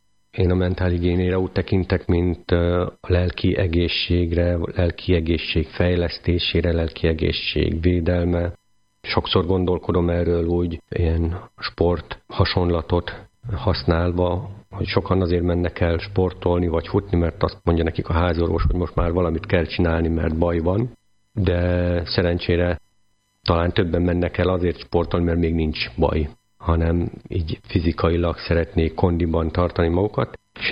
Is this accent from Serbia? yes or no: no; Slovakia; moved away as an adult; now in Hungary; Felvidéki származású vagyok. Úgy kerültem Magyarországra több mint 15 évvel ezelőtt, hogy teológiát szerettem volna tanulni.